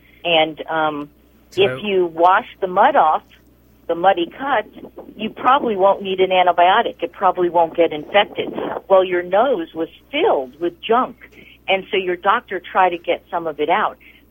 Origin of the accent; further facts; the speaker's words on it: Brooklyn, New York, United States; I grew up in Brooklyn in the ghetto, and I never went to a swimming pool